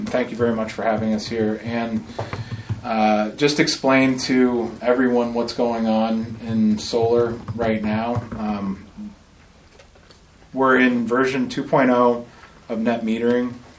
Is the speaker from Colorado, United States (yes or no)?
no; Vermont, United States; We're a Vermont company. We're all from Vermont.